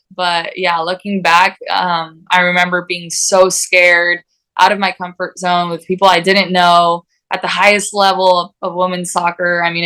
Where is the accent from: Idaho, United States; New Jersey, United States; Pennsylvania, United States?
Idaho, United States; American Falls; I'm from American Falls, Idaho. I grew up in American Falls, Idaho, which is a town of 4,500 people.